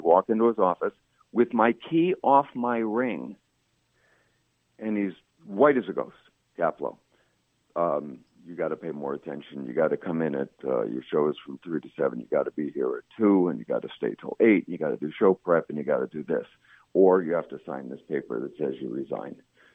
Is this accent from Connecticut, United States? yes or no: yes; New Haven, Connecticut, United States; But, you know, I'm a kid from New Haven